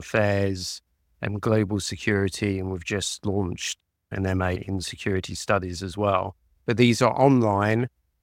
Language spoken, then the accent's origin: English; United Kingdom; accent: British; you can probably tell that I have a British accent or an English accent, and I'm British.